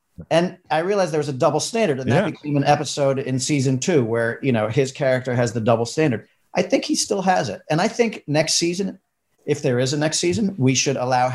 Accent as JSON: {"language": "English", "town": "New York City", "region": "New York", "country": "United States", "tie": "born or raised there", "said": "I grew up in New York City also."}